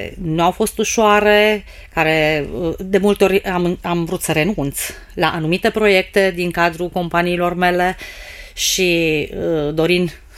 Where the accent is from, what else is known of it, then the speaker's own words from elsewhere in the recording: Arad, Arad County, Romania; Vin din Arad.